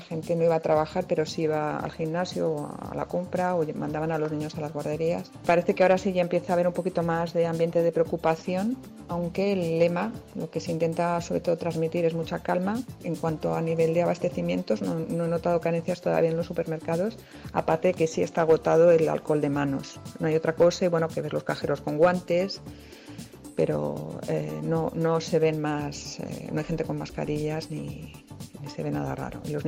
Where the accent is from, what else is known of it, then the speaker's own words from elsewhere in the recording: Madrid, Community of Madrid, Spain; now in Norway; Soy una madrileña que vive en Noruega.